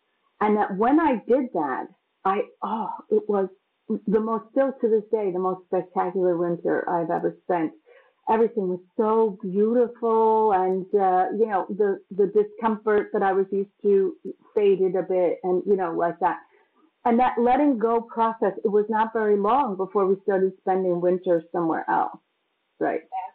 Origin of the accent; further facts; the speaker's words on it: Massachusetts, United States; also born or lived in New York; So when I grew up in Massachusetts, which is quite cold, and I'm not a cold lover, and I had moved, you know, I had been in New York for many years